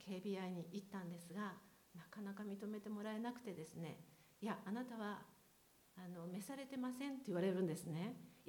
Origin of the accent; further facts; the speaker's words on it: Osaka, Japan; 私も大阪出身の超イラチで、